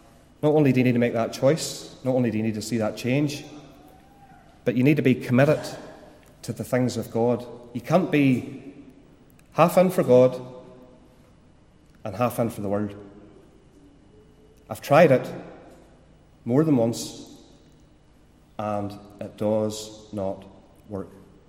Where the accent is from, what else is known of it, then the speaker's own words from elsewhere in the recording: Randallstown, Northern Ireland, United Kingdom; I was born in Randallstown. I lived in Randallstown. I attended Randallstown Central Primary School as a young boy.